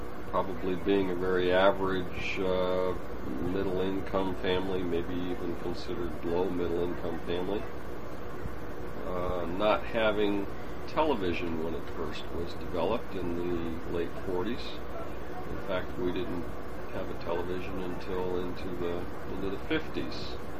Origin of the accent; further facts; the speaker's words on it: Connecticut, United States; we grew up in Connecticut in a small town of about 4,000 or 5,000 people. So my point of view is one of a very rural farm community growing up with ethnic groups of people, mostly Polish